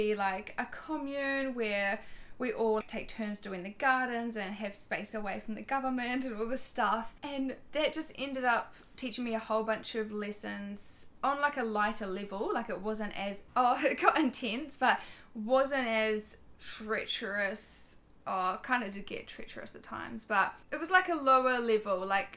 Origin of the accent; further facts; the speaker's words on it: New Zealand; now in Australia; And because I'm from New Zealand, I can't get help from Australian government with any funding to pay rent or anything.